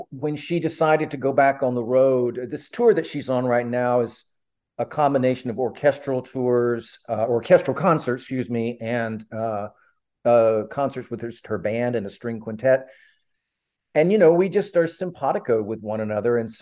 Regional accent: Birmingham, Alabama, United States; Even my hometown symphony, which is the Alabama Symphony in Birmingham, which is where I grew up.

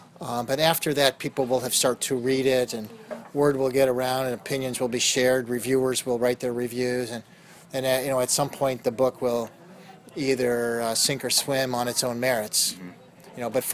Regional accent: the North, United States; Well, not having grown up in the South, I grew up in the North. I don't have a lot of first-hand experience with a lot of the things that are being taken on in the book.

